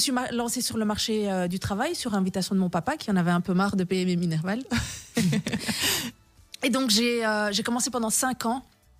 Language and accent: French; Morocco; C'était de travailler avec le Maroc, mon pays d'origine.